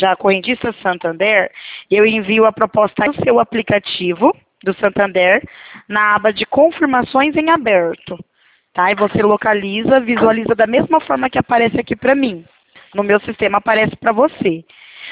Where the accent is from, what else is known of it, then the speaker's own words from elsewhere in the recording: Presidente Prudente, São Paulo, Brazil; eu sou de Presidente Prudente.